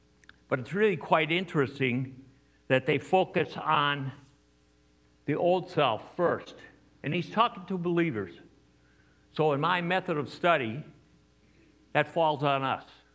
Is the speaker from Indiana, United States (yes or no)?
no; Chicago, Illinois, United States; I'm a northern boy, as you could tell. I'm a transplant from Chicago, Illinois. So I had a big city background.